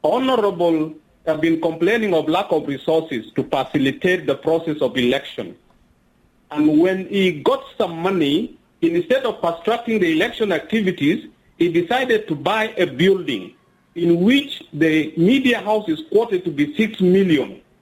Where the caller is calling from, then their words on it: Juba, Central Equatoria, South Sudan; currently in Juba.